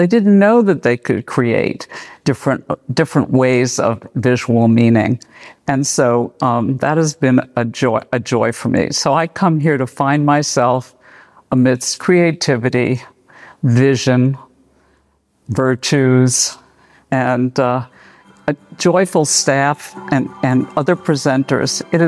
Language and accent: English; Bethesda, Maryland, United States; from Bethesda, Maryland.